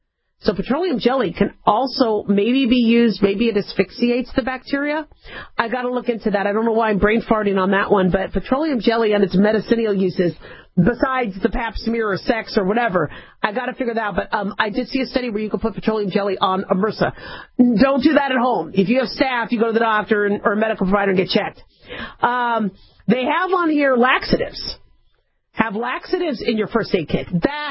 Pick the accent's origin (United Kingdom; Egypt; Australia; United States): United States; California; born there; And I was born in California, and I went to school in California.